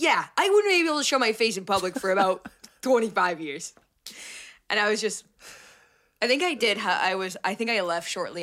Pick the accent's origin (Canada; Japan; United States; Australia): Canada; Ontario; first language Polish; I'm from Canada, born and raised in a little town in southern Ontario, I guess. Southern, northern Ontario, middle. And my parents are... Polish immigrants. They moved to Canada 5 years before I was born